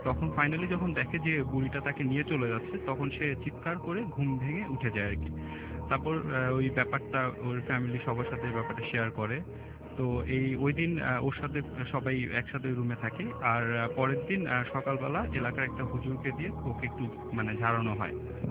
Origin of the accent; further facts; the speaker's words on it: Mirpur, Dhaka Division, Bangladesh; মিরপুর থেকে এসেছি।